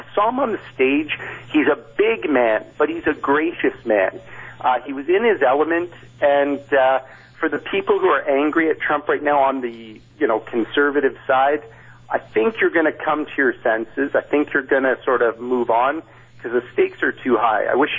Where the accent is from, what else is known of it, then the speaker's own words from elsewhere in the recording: Canada; I'm a Canadian, okay? So I'm giving you a perspective from the other side of the border of what I see.